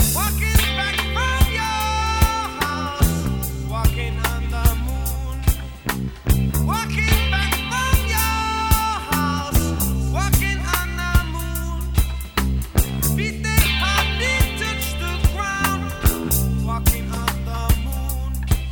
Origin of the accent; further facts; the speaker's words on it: Jersey City, New Jersey, United States; I grew up in Jersey City, New Jersey, and I had a crush on this girl.